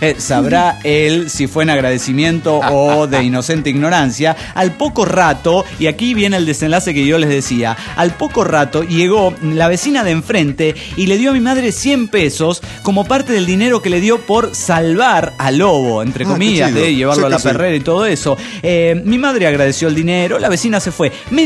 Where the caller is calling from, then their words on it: Avenal, California, United States; de Avenal, California, USA.